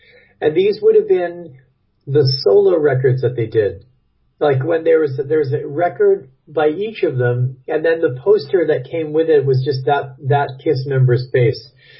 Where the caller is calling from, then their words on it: Brooklyn, New York, United States; I'm calling you from Brooklyn, New York.